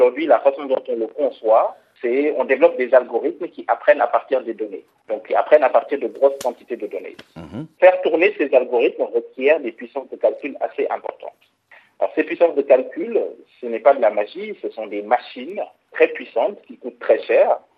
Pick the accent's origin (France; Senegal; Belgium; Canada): Senegal; Moi j'ai 35 ans aujourd'hui, je viens du Sénégal.